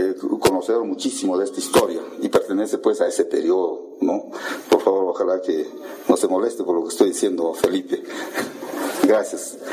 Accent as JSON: {"language": "Spanish", "region": "Puno", "country": "Peru", "said": "con su alimento frío, que nosotros conocemos muy bien como punenses."}